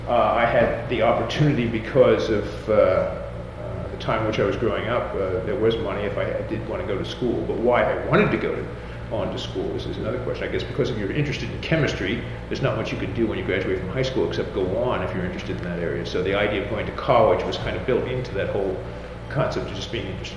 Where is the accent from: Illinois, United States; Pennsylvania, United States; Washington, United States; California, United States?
Pennsylvania, United States; born there; I was born in Lancaster County, December 10th, 1933.